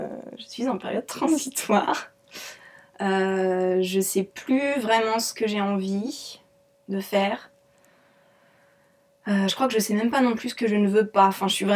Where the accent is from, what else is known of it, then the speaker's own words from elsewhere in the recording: Drancy, Île-de-France, France; born there; Et je suis née à Drancy, dans le 93.